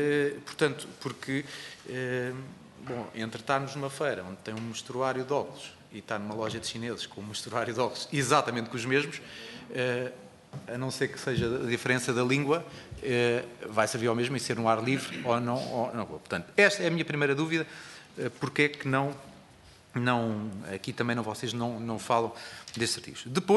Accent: Santarém, Portugal; eu sou de Santarém

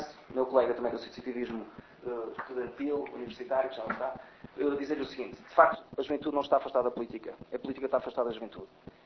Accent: Fundão, Castelo Branco, Portugal; Eu sou do Fundão, do município do interior

